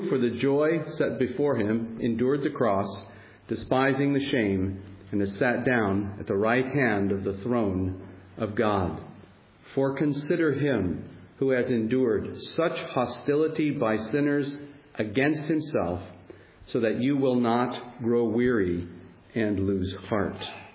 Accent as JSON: {"language": "English", "country": "United States", "said": "And I'm American, I'm going to ask you to beg your difference, your pardon, as I use the New American Standard Translation"}